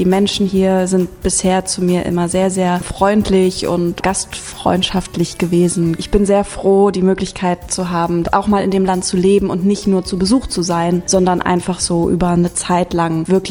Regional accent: Calau, Brandenburg, Germany; Ich komme aus Kalau. Das ist eine ganz, ganz kleine Stadt in Brandenburg. Und Brandenburg, das ist das Bundesland, was so um Berlin rum ist. Also ich bin 1,5 Stunden von Berlin aufgewachsen in Sunna.

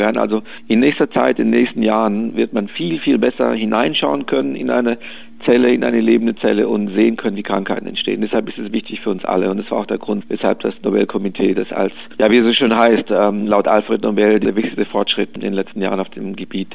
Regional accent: Sântana, Arad County, Romania; Ich war leider nicht in Temeswar, ich war nur in Arad und in St. Anna, wo ich aufgewachsen bin. Es ist sicher ein Teil meiner Wurzel, das ist ohne Frage so.

